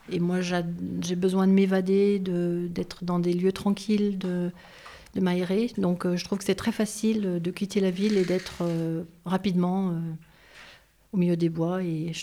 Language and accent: French; Saint-Étienne, Auvergne-Rhône-Alpes, France; born there; Oui, je suis née à Saint-Étienne.